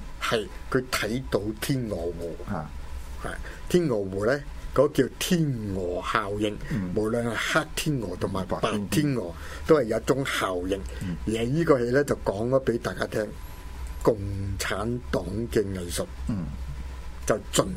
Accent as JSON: {"language": "Cantonese", "country": "Hong Kong", "said": "尤其是我們香港人看的時候呢就很正"}